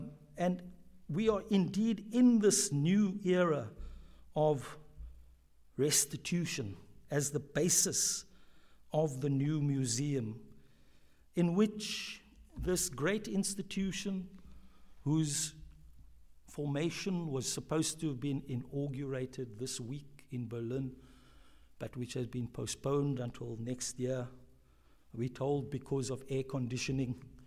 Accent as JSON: {"language": "English", "country": "South Africa", "said": "as it's been very interesting as a South African, as an African, to think about these questions while spending time in Germany"}